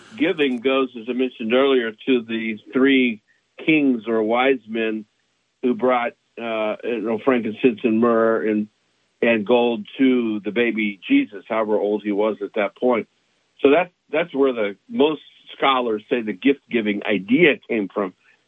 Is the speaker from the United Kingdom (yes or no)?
no; Texas, United States; born there; hey, I was born in Texas, but I live in Michigan.